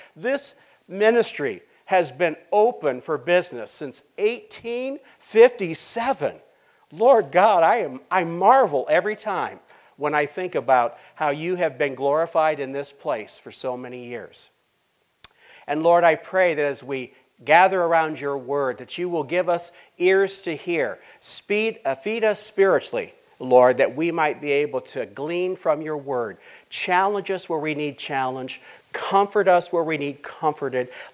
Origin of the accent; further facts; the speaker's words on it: United States; So as an American, I get a little discouraged.